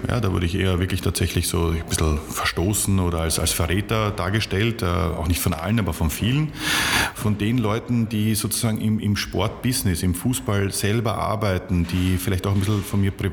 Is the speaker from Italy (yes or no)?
no; Austria; als Österreicher für ein österreichisches Unternehmen in Deutschland